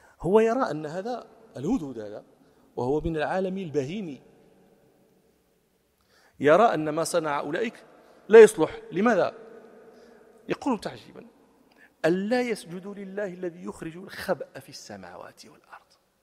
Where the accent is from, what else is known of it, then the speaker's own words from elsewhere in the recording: Morocco; نحن عندنا في المغرب الترومبية هذه